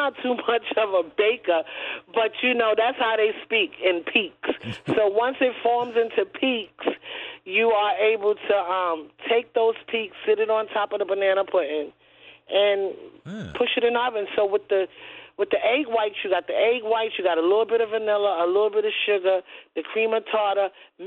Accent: New York, United States; You know what? Even though I grew up in Harlem, my family is down south.

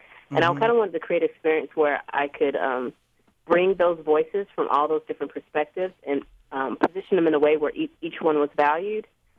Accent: Greenville, South Carolina, United States; Basically, I think my experience growing up in Greenville, South Carolina, coming out for the first time at like 13 to my siblings

